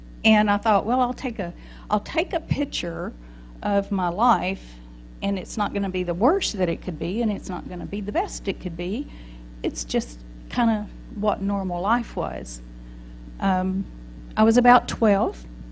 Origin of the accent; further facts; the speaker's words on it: Texas, United States; born there; accent: Texan; I was born in Texas, in case y'all don't know that from my accent